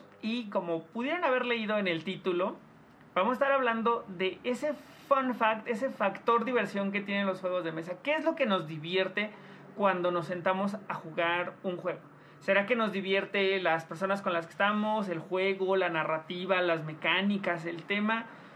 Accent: Mexico; es algo que a todos como mexicanos nos pasó

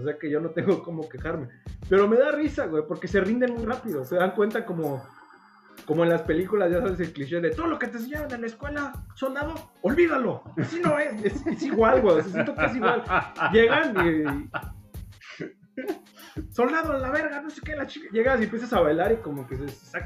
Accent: Mexico; En el momento que te dice, ¿de dónde eres? Y tú, de México.

